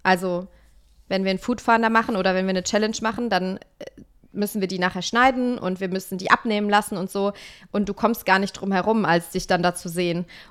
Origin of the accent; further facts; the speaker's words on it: North Rhine-Westphalia, Germany; Aber ich komme leider aus NRW und da ist das ein bisschen schwierig